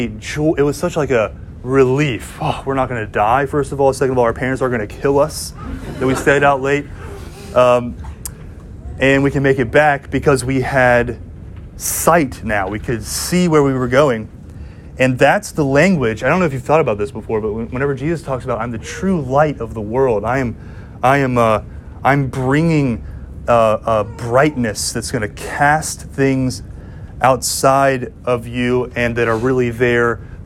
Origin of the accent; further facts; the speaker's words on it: Savannah, Georgia, United States; So I'm from Savannah, Georgia. I don't know if y'all knew that. I'm from a coastal city.